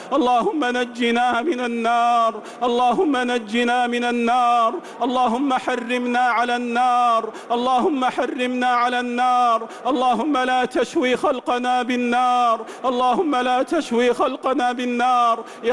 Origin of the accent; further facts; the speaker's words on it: Saudi Arabia; اللهم احفظ بلادنا المملكة العربية السعودية